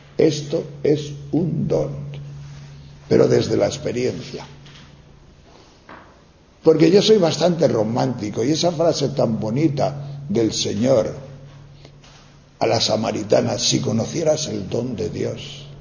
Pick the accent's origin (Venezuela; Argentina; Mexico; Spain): Spain; León, Castile and León; Era el párroco de mi pueblo cuando yo era pequeño, después de la guerra. Yo soy de León, de la montaña de León, y allí había muchos maquis huidos de Asturias.